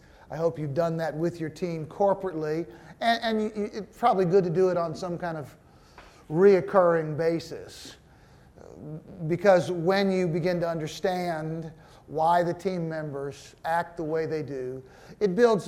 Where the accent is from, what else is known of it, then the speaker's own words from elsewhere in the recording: Philippines; So I just realized it's part of being Filipino. I'm trying to learn.